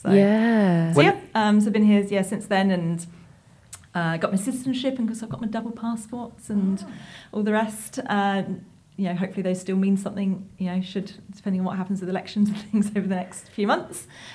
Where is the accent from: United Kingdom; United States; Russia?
United Kingdom; moved away as an adult; now in Australia; Obviously, being British, I want to be like, well, on a plane.